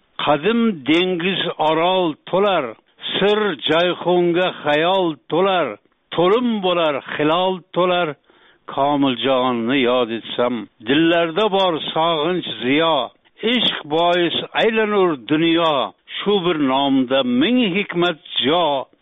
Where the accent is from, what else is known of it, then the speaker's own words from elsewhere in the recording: Bog'lon, Xorazm Region, Uzbekistan; bizning qishlog'imiz Gurlar rayoni Bog'lonida